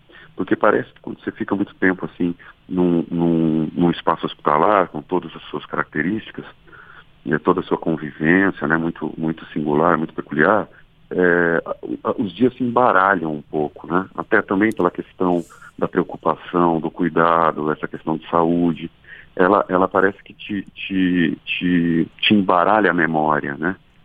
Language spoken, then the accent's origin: Portuguese; Lorena, São Paulo, Brazil; Eu também cresci em Lorena em algum período da minha vida.